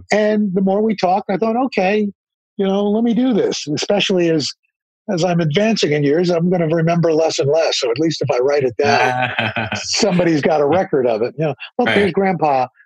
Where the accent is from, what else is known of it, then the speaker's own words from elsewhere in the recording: New York, United States; I grew up in New York, and right. and on television was this on Channel 5.